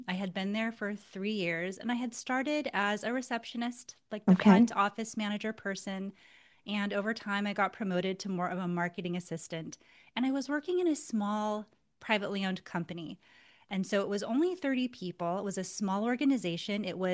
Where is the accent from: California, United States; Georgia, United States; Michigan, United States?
California, United States; Santa Cruz; now in San Francisco, United States; But I grew up in Santa Cruz, California, which is a smaller beach town. And that feels like my heart home.